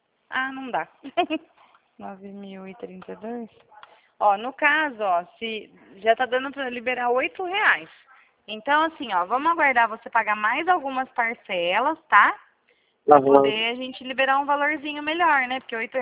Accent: Rio Claro, São Paulo, Brazil; Eu sou de São Paulo, do interior.

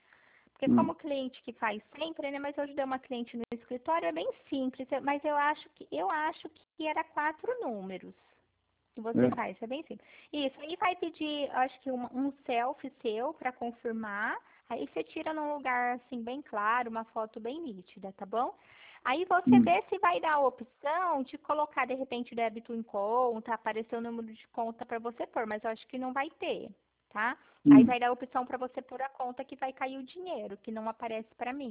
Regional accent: Fernandópolis, São Paulo, Brazil; born there; also born or lived in São José do Rio Preto; now in Pirassununga, Brazil; Eu nasci em Fernandópolis, uma cidade do interior.

